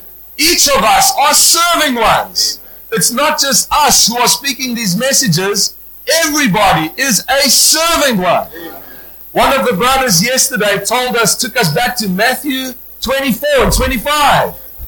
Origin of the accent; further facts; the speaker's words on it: Pretoria, Gauteng, South Africa; And I come from South Africa, Pretoria, South Africa. That's one of the capital cities of South Africa.